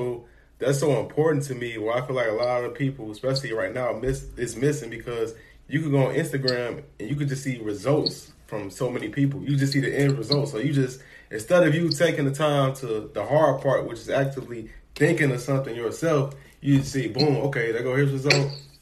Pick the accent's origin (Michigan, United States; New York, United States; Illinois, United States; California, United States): Illinois, United States; Chicago; I'm from Chicago, and I agree with you.